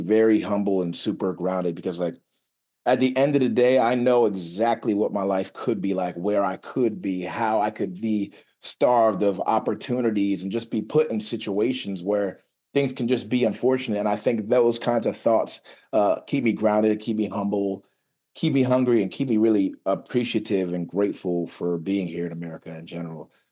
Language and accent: English; New Jersey, United States; now in Maryland, United States; So I grew up coming to Maryland all the time on the weekends. I grew up in Jersey, but we would drive up here all the time and be around family and stuff.